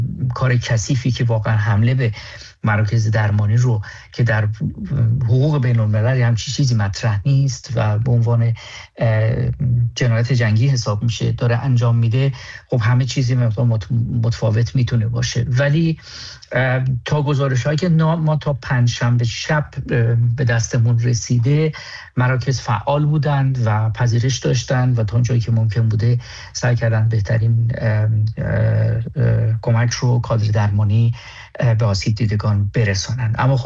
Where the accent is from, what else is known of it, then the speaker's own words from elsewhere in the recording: Iran; فقط به عنوان یک ایرانی میتونم بگم که به همگی افتخار میکنم.